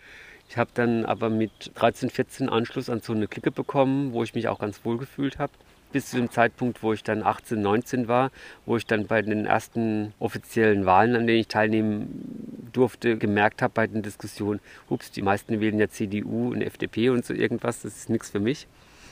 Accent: Philippsburg, Baden-Württemberg, Germany; Philippsburg, da bin ich ja in Sichtweite davon aufgewachsen, das habe ich immer am Horizont gesehen.

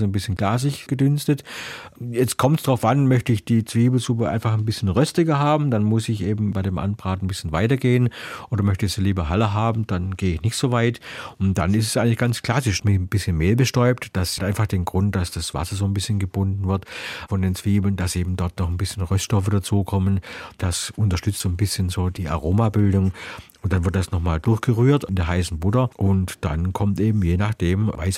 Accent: Baden-Württemberg, Germany; Aber als Schwabe steige ich dann natürlich aus

